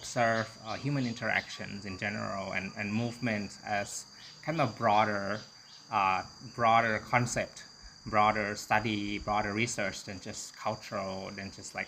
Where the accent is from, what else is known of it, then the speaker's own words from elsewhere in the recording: Bangkok, Thailand; English is a second language; also born or lived in United States; I'm from Bangkok, Thailand. I lived in the US for 11 years. And the past 9 years, I've been moving back to Thailand